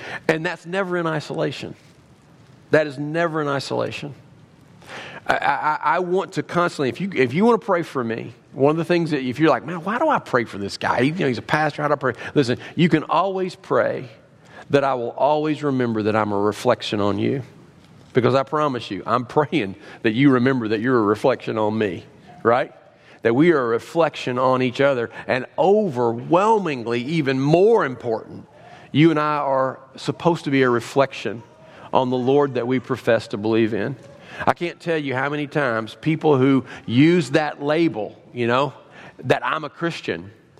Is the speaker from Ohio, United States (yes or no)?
no; Kentucky, United States; there's a story that I grew up with in Kentucky of a woman who had 15 kids.